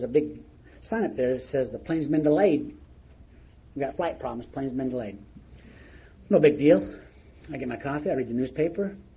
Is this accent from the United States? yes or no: yes; Orem, Utah, United States; I said, "Well, I grew up in Orem, Utah."